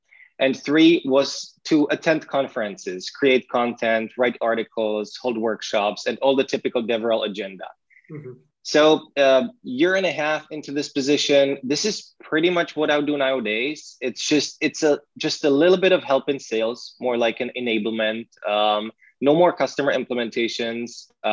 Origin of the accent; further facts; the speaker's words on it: Czechia; now in California, United States; I'm from the Czech Republic. Yeah. But now I live in, for the past 2 years, I've been living in California. Boy, I do miss our beer.